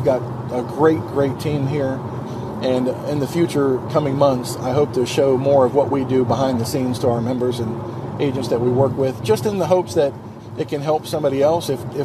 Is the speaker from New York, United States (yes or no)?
no; Jacksonville, Florida, United States; because he's loves the Jacksonville Jaguars, and I grew up in Jacksonville, and he has to be unique.